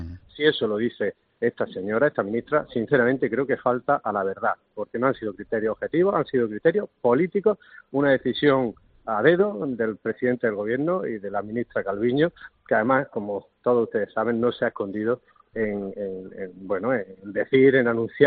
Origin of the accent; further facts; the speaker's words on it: Granada, Andalusia, Spain; vergüenza ajena escucharlas como granadino